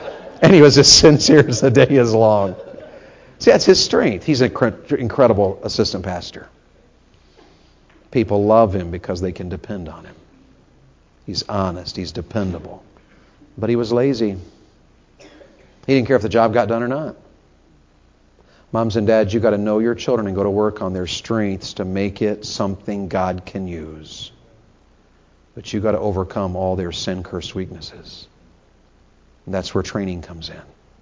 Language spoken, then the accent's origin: English; the South, United States; I was raised in the South, and it's the dumbest thing in the world.